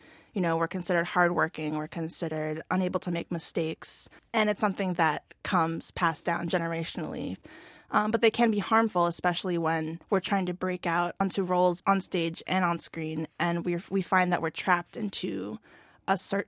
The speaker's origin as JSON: {"language": "English", "country": "United States", "said": "As a Filipino American myself, it's hard to find community here."}